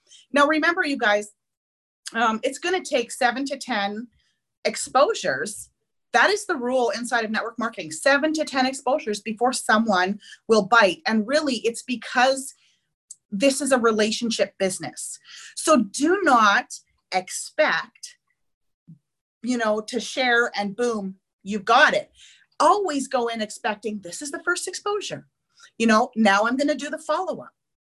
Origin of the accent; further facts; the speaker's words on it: Canada; being a Canadian